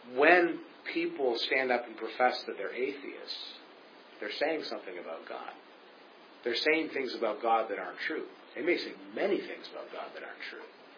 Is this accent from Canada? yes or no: yes; Canada; Most of us, you know, we're Canadian. We're too polite to do that sort of thing.